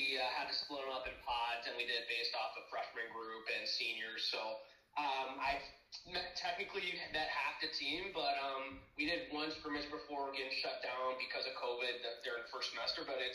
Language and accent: English; Odessa, Texas, United States; I was born and raised in Odessa, Texas. So that's West Texas.